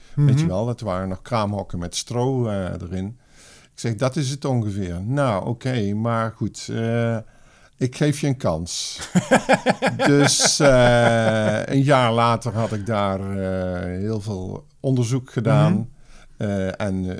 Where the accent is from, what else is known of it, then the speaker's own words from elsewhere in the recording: Best, North Brabant, Netherlands; Nou, ik kom oorspronkelijk uit Best, dus dat was 10 kilometer.